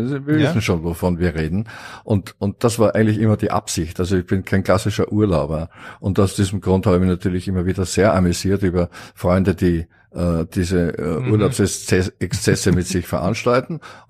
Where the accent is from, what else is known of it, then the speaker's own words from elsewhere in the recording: Linz, Upper Austria, Austria; Und andererseits, von Linz hat es mich bisher immer nach Wien gezogen, klarerweise, und in Deutschland auch